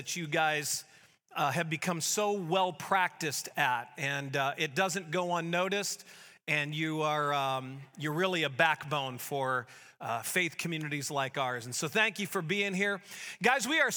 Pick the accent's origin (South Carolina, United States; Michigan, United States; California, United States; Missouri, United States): Missouri, United States; St. Louis; When my brother and I were little, we grew up in St. Louis